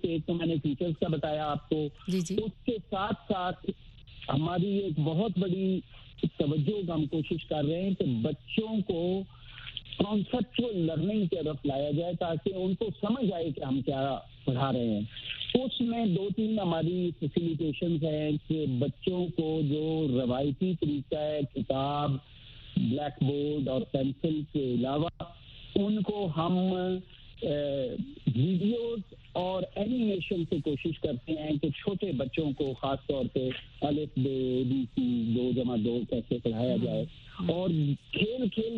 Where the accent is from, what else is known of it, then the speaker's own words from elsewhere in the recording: Punjab, Pakistan; ضلع شیخوپورہ میں میرا گاؤں ہے